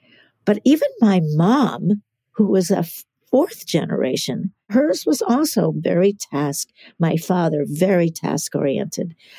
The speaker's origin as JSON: {"language": "English", "town": "New Orleans", "region": "Louisiana", "country": "United States", "tie": "born there", "said": "So he was stationed in New Orleans, which is why I was born in New Orleans."}